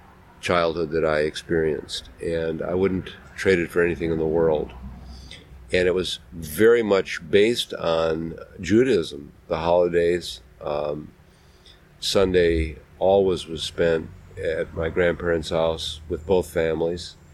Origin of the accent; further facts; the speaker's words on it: Appleton, Wisconsin, United States; I felt that I had to conceal my Judaism when I was growing up in Appleton.